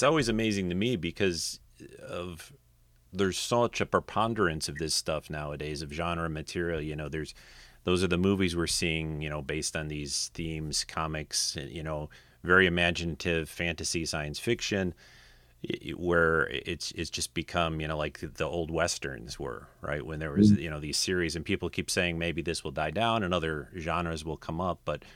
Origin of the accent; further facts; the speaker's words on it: Midwest, United States; now in Michigan, United States; I grew up in the Midwest, or I live in Michigan, so it's very similar.